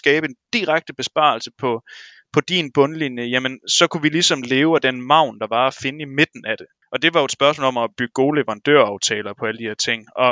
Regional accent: Aabenraa, Region of Southern Denmark, Denmark; now in Copenhagen, Denmark; Jeg skulle flytte fra min hjemby i Åbenrå til København, og skulle over i den store metropol på den anden side fra den mørke mulm nede i Sønderjylland.

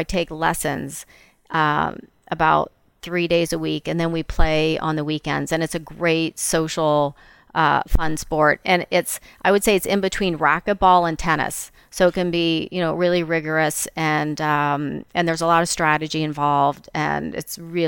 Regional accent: Myrtle Beach, South Carolina, United States; now in Los Angeles, United States; it reminds me of growing up in Myrtle Beach.

